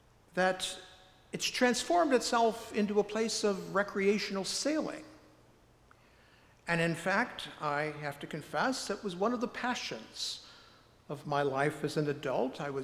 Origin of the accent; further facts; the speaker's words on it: New York, United States; also born or lived in Buffalo; you know that I hail from Western New York. I spent my childhood along the Erie Canal, it was called the Barge Canal then, and most of my adult life in and around the city of Buffalo.